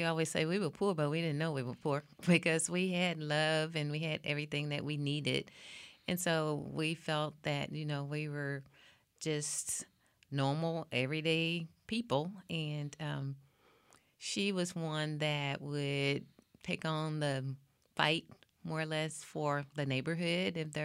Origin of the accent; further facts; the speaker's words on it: Waco, Texas, United States; Yes, I was born and raised in Waco. Went to elementary, high school here in Waco